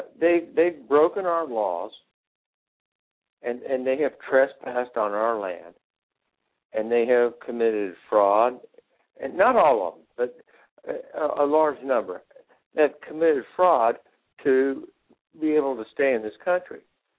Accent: Keokuk, Iowa, United States; I'm from Keokuk, Iowa.

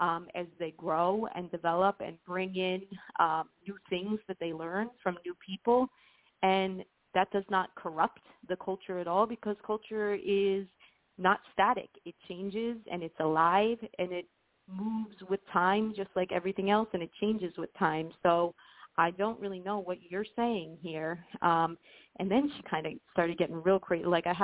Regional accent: Cuba; now in United States; I'm not Boricua and Taino. I'm Siboney Taino from Cuba.

